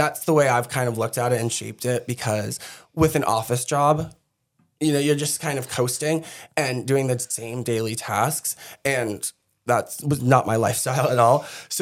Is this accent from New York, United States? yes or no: no; Andover, Massachusetts, United States; And I grew up in Andover, too. So there's a lot of, like, artsy businesses out there